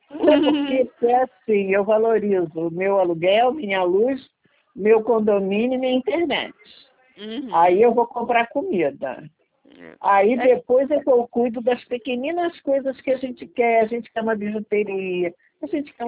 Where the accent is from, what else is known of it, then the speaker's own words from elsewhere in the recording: Rio de Janeiro, Brazil; Eu moro na metropolitana, eu sou carioca da gema. Eu moro perto da Barra da Tijuca.